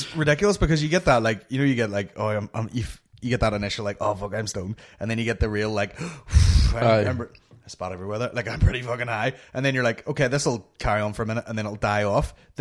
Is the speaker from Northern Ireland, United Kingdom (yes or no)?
yes; Northern Ireland, United Kingdom; Trying to explain that we're from Northern Ireland and all.